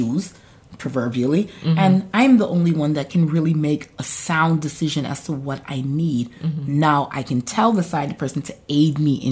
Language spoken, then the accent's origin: English; Barbados; especially the blind and visually impaired community here in Barbados, my home country.